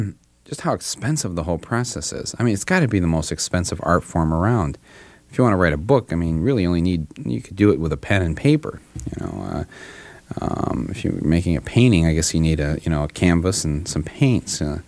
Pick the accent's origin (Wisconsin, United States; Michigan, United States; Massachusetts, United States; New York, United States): Michigan, United States; Flint; I grew up in Flint, Michigan, the hometown of General Motors, and my dad worked there for 33 years, as did all of my family, and so it's sort of a portrait of my hometown